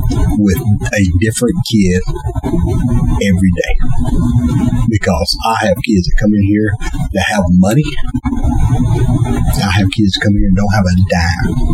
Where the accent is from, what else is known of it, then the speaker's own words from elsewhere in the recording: Hatton, Alabama, United States; And I mean, I'm from Hatton. We never played Sheffield.